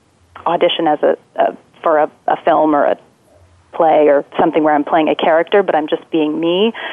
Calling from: Brooklyn, New York, United States; I'm calling from Brooklyn.

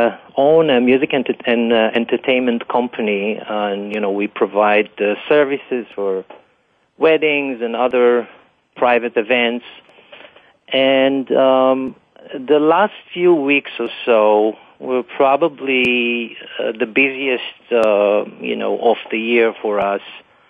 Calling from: Teaneck, New Jersey, United States; Hi, I'm calling from Teaneck, New Jersey.

